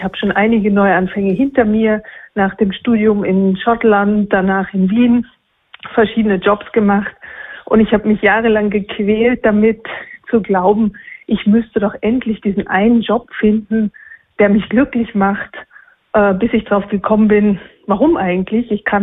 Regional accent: East Germany, Germany; Ich bin im Osten aufgewachsen

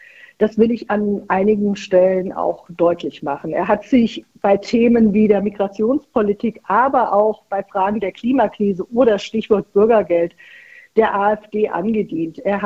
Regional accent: West Germany, Germany; now in Thuringia, Germany; Und ich bin ja Wossi, also aus dem Westen in den Osten gekommen.

